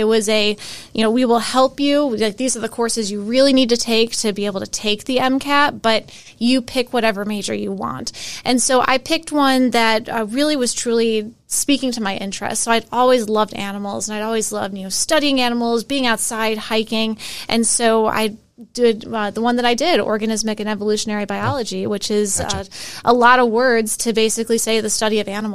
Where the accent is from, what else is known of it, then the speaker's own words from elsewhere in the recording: Arlington Heights, Illinois, United States; I grew up in Chicago, Illinois, well, technically one of the suburbs, Arlington Heights